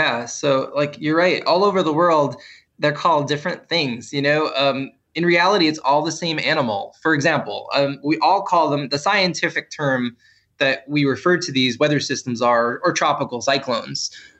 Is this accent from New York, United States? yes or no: yes; New York City, New York, United States; I grew up in New York City, so it really wasn't about hurricanes immediately for me.